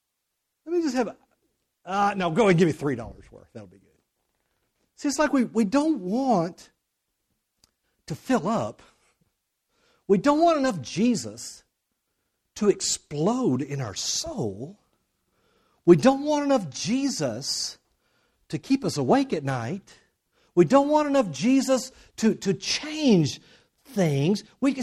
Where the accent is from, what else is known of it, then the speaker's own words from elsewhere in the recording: Lubbock, Texas, United States; also born or lived in Moorpark, California; I grew up mostly in Lubbock here, but for about 4 years. We lived after my mom remarried, she and the man who's my dad now, we moved to California.